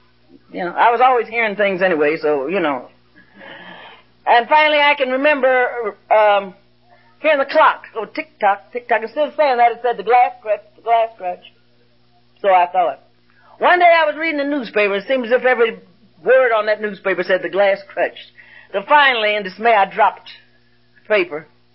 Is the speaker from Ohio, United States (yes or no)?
yes; Ohio, United States; I remember growing up in Ohio, and I got put out of school so many times.